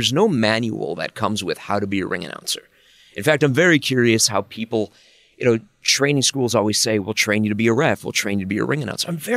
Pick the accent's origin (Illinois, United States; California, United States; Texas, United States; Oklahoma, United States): Illinois, United States; Chicago; I grew up in Chicago. That's how I always said Chicago.